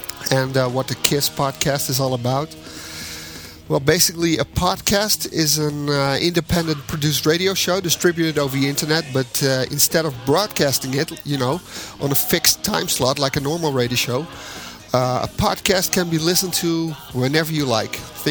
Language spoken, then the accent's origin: English; Rotterdam, South Holland, Netherlands; I am 32 years old, and I come from Rotterdam, the Netherlands. That's Europe.